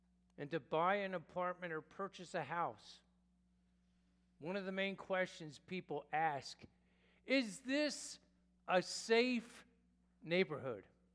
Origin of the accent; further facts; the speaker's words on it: Philadelphia, Pennsylvania, United States; also born or lived in New York / New Jersey; now in Baltimore, United States; I lived in three different metropolitan areas, first growing up in Philadelphia.